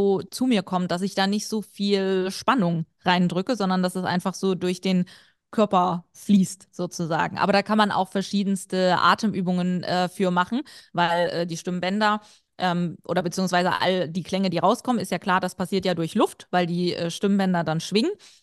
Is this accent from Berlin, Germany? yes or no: no; Saxony, Germany; Ich komme ursprünglich aus Sachsen und wurde da sehr, also ich musste sehr hart, intensiv bestimmte Vokale zum Beispiel üben.